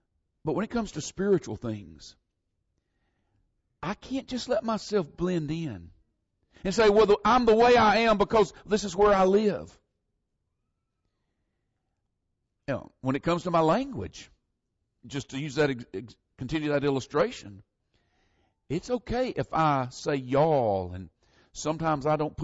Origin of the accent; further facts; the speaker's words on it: Florida, United States; born there; accent: Southern; Do you know how I got my southern accent? I was born in the South. I used to tell people I was born in the part of Florida that was in the South.